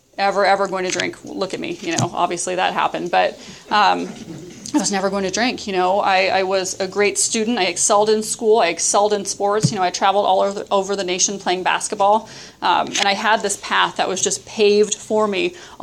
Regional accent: Los Osos, California, United States; You know, I grew up in Los Osos, you know, all the way 30 miles from here.

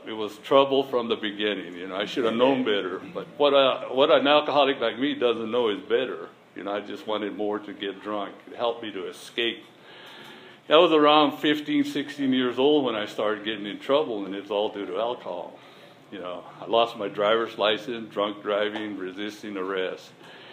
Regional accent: Albuquerque, New Mexico, United States; Well, I was brought up and raised in Albuquerque, New Mexico. That's where I was raised and brought up, and that's where I was from

